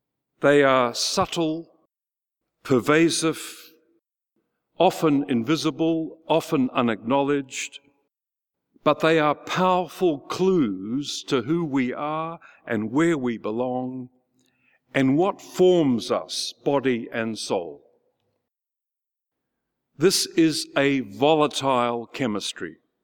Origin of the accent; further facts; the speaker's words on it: New Zealand; having just spent the last hour singing the praises of being Kiwi